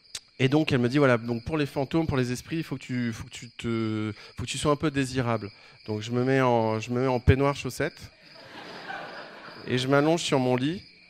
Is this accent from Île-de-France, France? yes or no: no; Rouen, Normandy, France; born there; Je suis né à Rouen en fait.